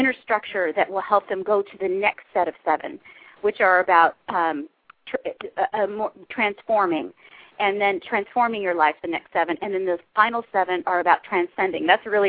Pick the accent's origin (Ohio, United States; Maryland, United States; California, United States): California, United States; Huntington Beach; We were sort of more the OC. I grew up in Huntington Beach.